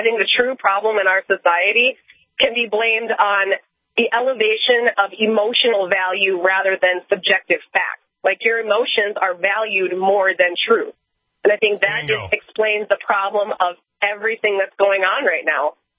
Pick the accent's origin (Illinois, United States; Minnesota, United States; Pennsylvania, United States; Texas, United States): Minnesota, United States; Clitheroe; I'm from Clitheroe, Minnesota. It's a small little town around Henning.